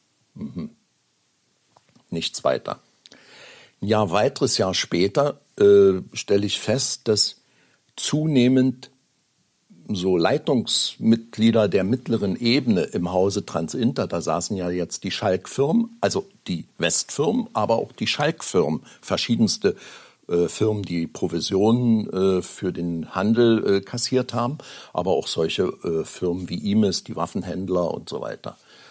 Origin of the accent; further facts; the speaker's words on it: East Germany, Germany; Ich war ja ein Kind der DDR, dort erzogen